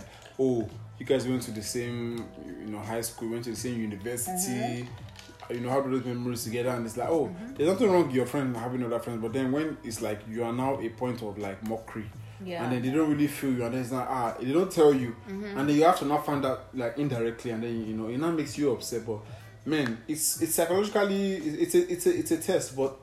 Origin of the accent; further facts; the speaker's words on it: United States; born there; I was born in America and I had all these, you know, advantages of going to America.